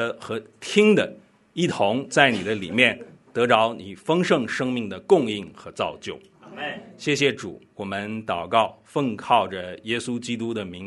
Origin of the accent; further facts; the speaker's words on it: China; 我们中国人说啊，一个人他最大的这样的功德，那就是可以这个流芳百世，对不对啊？